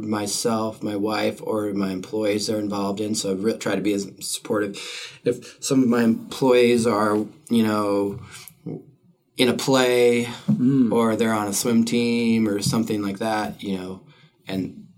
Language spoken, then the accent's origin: English; Helena, Montana, United States; Anna came to me for the Helena when I grew up in Helena.